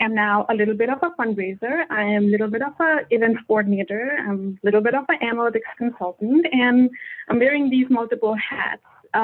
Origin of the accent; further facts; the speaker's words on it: India; English is a second language; moved away as an adult; now in North America; You know, I come from India. I moved to North America 5 years ago.